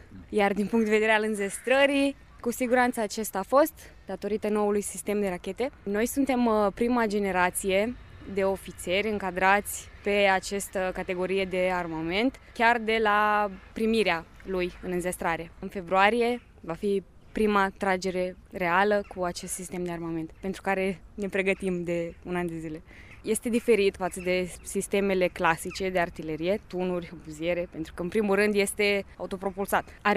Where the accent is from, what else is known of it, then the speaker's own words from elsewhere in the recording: Iași, Iași County, Romania; Sunt din Iași. Primul criteriu, cu siguranță, nu a fost distanța față de casă